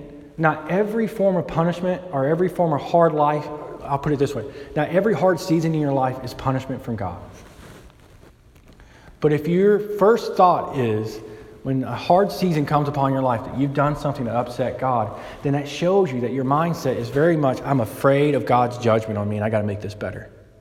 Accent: Deep South, United States; It reminds me growing up, I grew up in the Deep South and it was this very church culture.

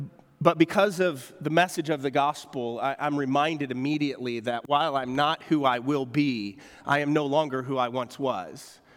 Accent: West Plains, Missouri, United States; We didn't have to travel to West Plains. I'm from Southern Missouri.

